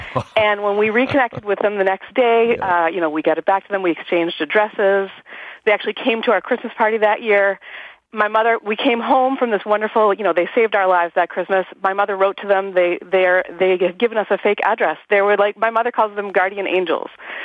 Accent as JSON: {"language": "English", "country": "Canada", "said": "When I was about 9 years old, my mother, we are from Canada, and my mother every year wanted to get up to Montreal. It was like, you know, from Boston to Montreal."}